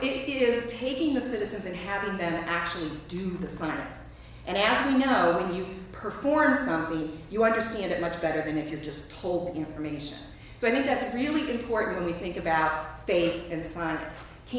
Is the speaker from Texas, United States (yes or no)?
no; Cleveland, Ohio, United States; You know, I'm from Cleveland, Ohio.